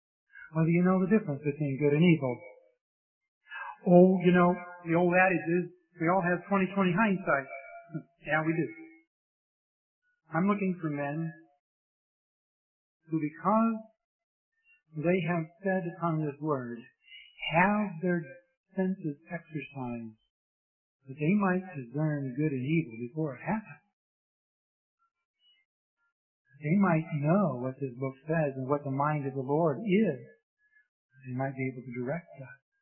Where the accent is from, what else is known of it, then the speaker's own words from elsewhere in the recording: United States; Because I'm an American. I live and act like an American.